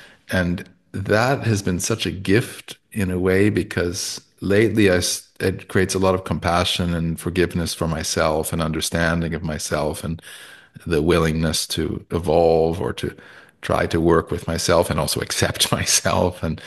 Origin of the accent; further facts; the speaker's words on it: Toronto, Ontario, Canada; I'm from Toronto in Canada